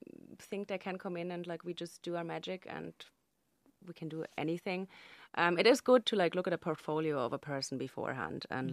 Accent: Germany; English is a second language; moved away as an adult; now in Ireland; So I'm from Germany. And I just came over to Ireland to do my language course for college. And I just never left.

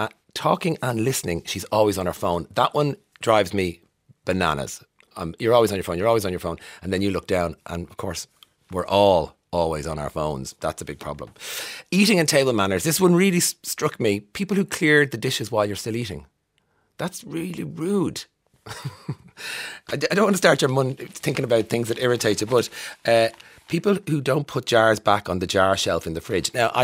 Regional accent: Ireland; and you go to a concert as an Irish person, naive and young

